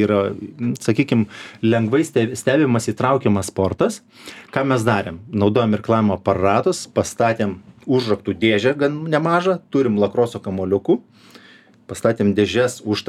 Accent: Druskininkai, Alytus County, Lithuania; aš pats iš Druskininkų kilimo, aš visus medžius pažįstu, kurie aplink bažnyčią, visus buvau lipęs.

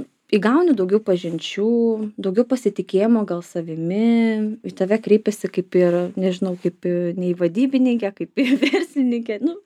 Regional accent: Samogitia, Lithuania; Visų pirma, aš pasakysiu, kad aš esu ne kaunietė, aš esu žemaitė.

